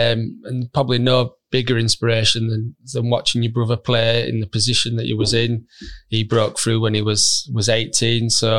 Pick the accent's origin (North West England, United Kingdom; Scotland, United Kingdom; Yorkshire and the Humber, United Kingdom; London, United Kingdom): Yorkshire and the Humber, United Kingdom; Halifax; I was from Halifax.